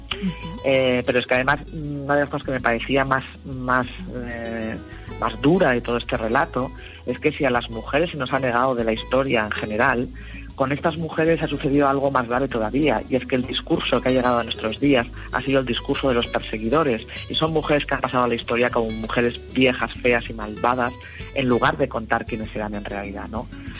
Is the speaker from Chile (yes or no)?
no; Huesca, Aragon, Spain; Yo, que soy de Huesca, pienso que es una historia que puedo contar